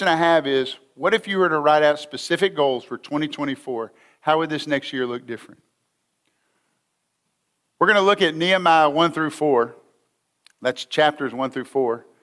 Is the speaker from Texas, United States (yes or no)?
yes; Tyler, Texas, United States; I can remember as a child and being in youth group growing up in Tyler, Texas